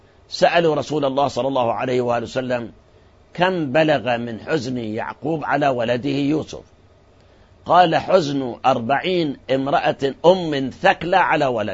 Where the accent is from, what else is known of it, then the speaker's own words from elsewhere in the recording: Iraq; لكن الآن حقيقة عندنا في العراق ناس